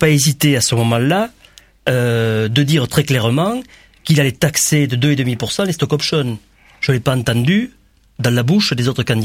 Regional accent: France; moi je suis un Français moyen, j'ai une famille.

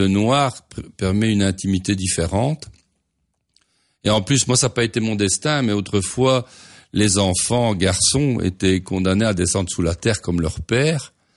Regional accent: Mons, Wallonia, Belgium; En réalité, c'est surtout autour de la ville de Mons, donc ma ville natale.

